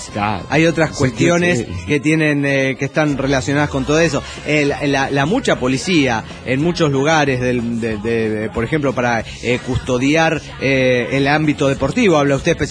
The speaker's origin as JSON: {"language": "Spanish", "region": "Santa Fe", "country": "Argentina", "said": "de Santa Fe, de Argentina."}